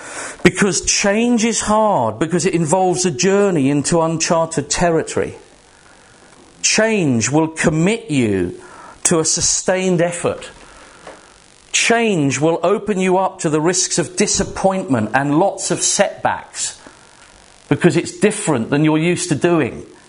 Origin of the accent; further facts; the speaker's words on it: United Kingdom; Because we're British and a little bit of sun, oh my goodness.